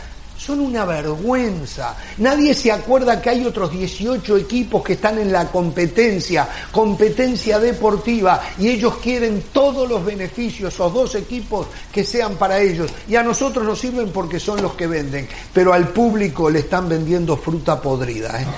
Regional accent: Uruguay; provengo de un país que hace exactamente lo mismo

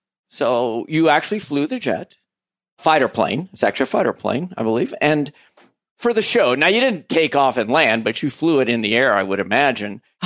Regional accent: Indianapolis, Indiana, United States; I grew up in Indianapolis. And when I was growing up, Mario Andretti was my, you know, racing hero.

